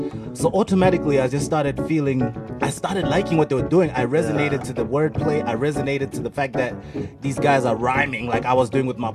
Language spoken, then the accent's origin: English; Harare, Zimbabwe; I grew up in Harare in Zimbabwe.